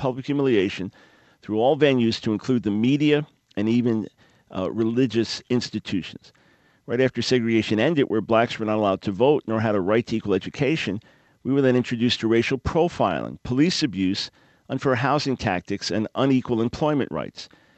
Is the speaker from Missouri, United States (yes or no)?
no; New York, United States; Growing up in New York, born in New York City, first couple of years of school in New York City, then moved to Long Island.